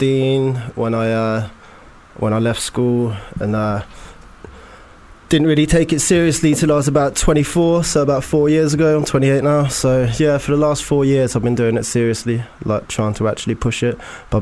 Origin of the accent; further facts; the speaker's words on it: Oxford, South East England, United Kingdom; I'm from Oxford, representing Oxford.